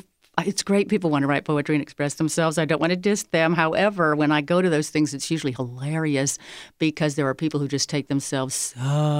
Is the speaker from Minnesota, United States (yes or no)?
no; Michigan, United States; born there; also born or lived in Ohio / Indiana; I was born in Michigan and actually then moved to Ohio and then Indiana. And we ended up down here when I was about 13.